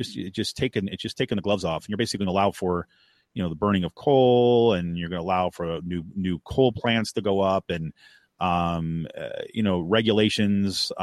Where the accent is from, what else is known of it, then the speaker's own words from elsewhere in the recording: New York, United States; Maryland joins a bunch of other states in banning fracking, including my home state of New York.